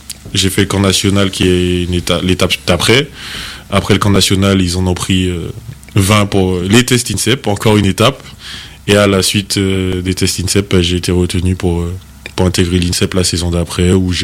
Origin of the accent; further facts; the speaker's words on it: Le Lamentin, Martinique; born there; Moi, je suis né en Martinique, au Lamantin.